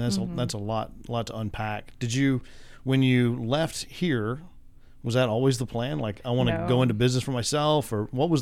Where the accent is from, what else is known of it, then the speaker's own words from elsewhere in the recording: Midland, Texas, United States; born there; Well, I was born in Midland. We have a street in Midland named Humble.